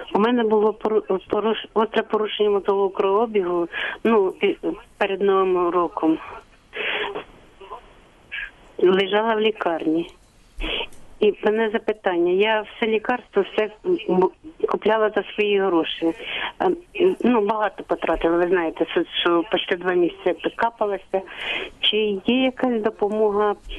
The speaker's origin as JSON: {"language": "Ukrainian", "town": "Luhansk", "region": "Luhansk Oblast", "country": "Ukraine", "moved": "yes", "lives_now": "Katerynopil, Ukraine", "said": "я сама з Луганська. Зараз переселенка в Катеринополь, Черкаській області."}